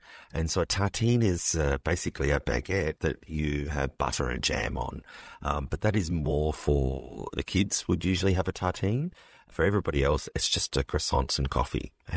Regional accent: Australia; accent: Australian; I feel very French. Unfortunately, with my Australian accent, sometimes the French don't understand me

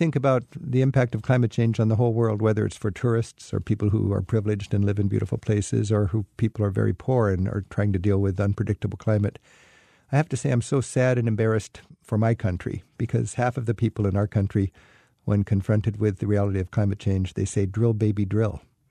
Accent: Edmonds, Washington, United States; and it just happens to be in my hometown, Edmonds, Washington.

